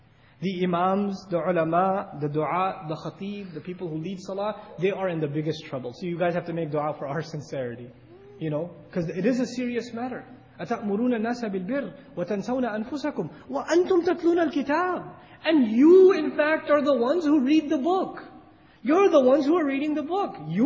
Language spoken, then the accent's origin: English; New York, United States; now in Texas, United States; at least I haven't had much Texas experience yet, I'm from New York still in my head.